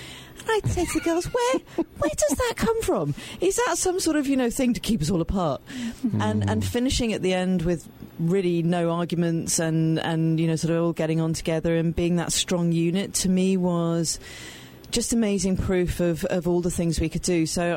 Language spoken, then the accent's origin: English; England, United Kingdom; born there; My father was Welsh. My mother's Scottish. I was born in England.